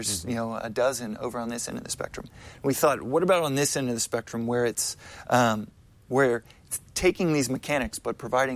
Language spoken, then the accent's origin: English; Texas, United States; You know, born and bred in Texas, you have a lot of pride for your